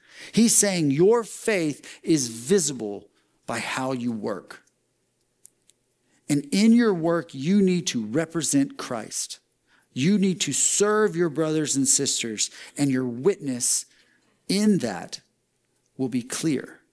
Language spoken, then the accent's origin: English; Texas, United States; I was here doing this as a Texan going, it's pretty cold in April in other parts of the country.